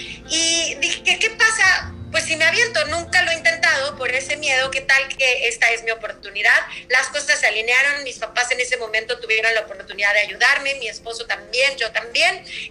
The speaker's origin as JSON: {"language": "Spanish", "region": "Mexico City", "country": "Mexico", "tie": "born or raised there", "moved": "as an adult", "lives_now": "Los Angeles, United States", "said": "cuando yo me mudo de México, que es mi ciudad natal, a Los Ángeles con mi esposo"}